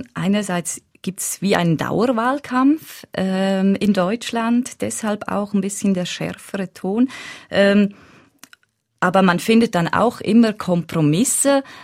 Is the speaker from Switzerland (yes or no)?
yes; Switzerland; Bei uns in der Schweiz hat man die Konkordanz, ein eigentlich gleiches System. Bei uns in der Schweiz ist das Nonplusultra.